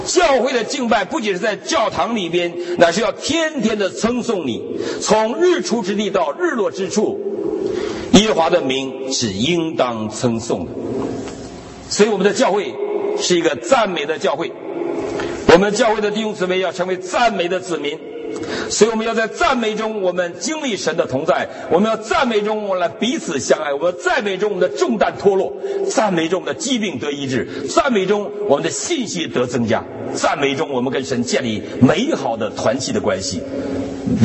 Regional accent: Northeast China, China; 我们在东北农村，我们不用这东西，我们用什么？用唢呐

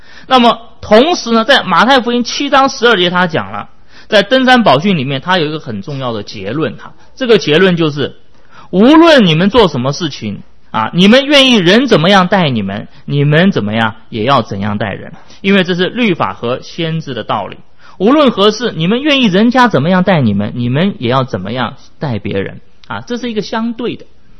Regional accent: China; 特别是我们中国人啊，应该在这样的一个文化的当中

